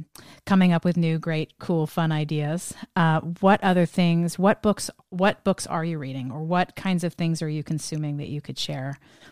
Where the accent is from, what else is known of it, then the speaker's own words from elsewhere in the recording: Northeast, United States; obviously I grew up in the Northeast